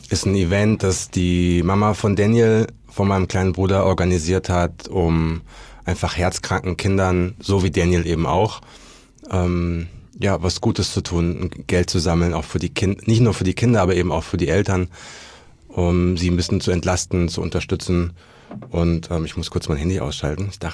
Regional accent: Berlin, Germany; ich komme aus Berlin.

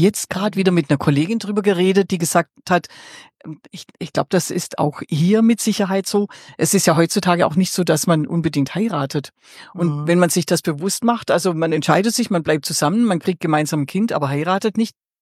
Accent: Baden-Württemberg, Germany; ich bin ja Schwäbin

